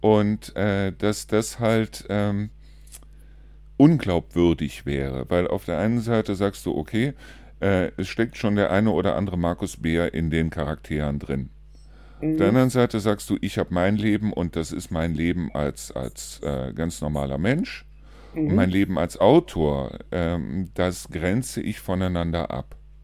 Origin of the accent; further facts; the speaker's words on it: Neuss, North Rhine-Westphalia, Germany; now in Trendelburg, Germany; sondern ich bin ein geborener Neusser und ich bin in Neuss groß geworden und habe 53 Jahre in Neuss gelebt und jetzt lebe ich seit 4 Jahren hier in Trendelburg